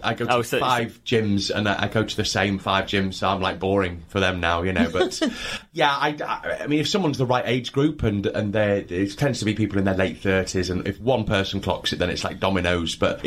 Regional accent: York, Yorkshire and the Humber, United Kingdom; You know, it doesn't matter where you go, everyone seems to know me from York.

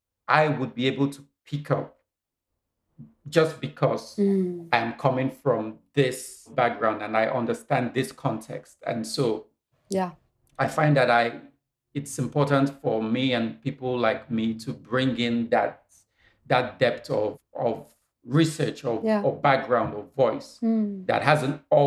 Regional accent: Nigeria; I would love to broaden my scope to write what's closest to me as a Nigerian.

